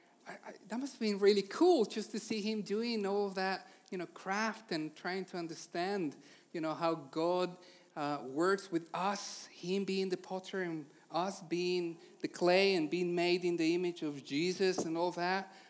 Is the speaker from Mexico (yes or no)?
yes; Mexico; now in London, United Kingdom; I'm originally from Mexico, but we live and serve in England, in the south of London, in a Calvary Chapel in Leatherhead.